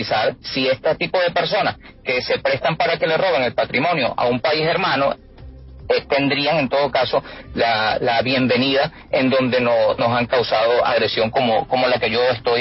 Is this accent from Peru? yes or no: no; Venezuela; Mire, yo quiero hablarle como venezolano.